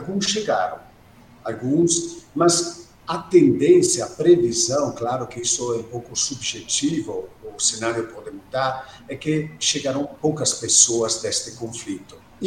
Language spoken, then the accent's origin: Portuguese; Italy; Portuguese is a second language; sou italiano como pessoa que foi criada na Europa